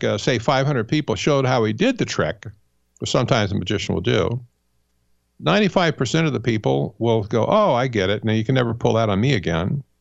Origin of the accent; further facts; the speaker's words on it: New York, United States; I'm from New York.